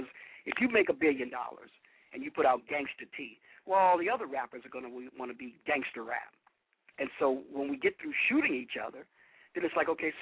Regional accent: Chicago, Illinois, United States; Now, I'm from Chicago

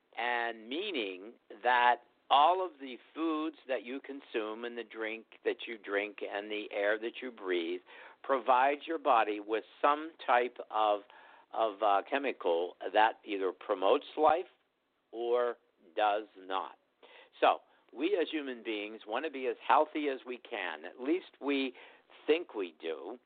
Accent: Greensburg, Pennsylvania, United States; I'm from Greensburg, Pennsylvania.

